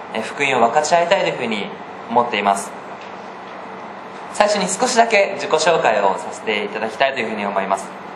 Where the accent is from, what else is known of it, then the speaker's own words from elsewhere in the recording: Tokyo, Japan; 私は東京出身です。